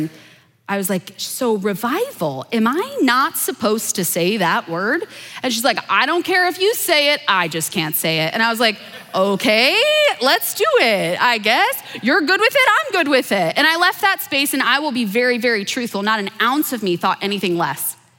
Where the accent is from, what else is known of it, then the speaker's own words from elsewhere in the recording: Midwest, United States; And I'm from the Midwest, born and raised.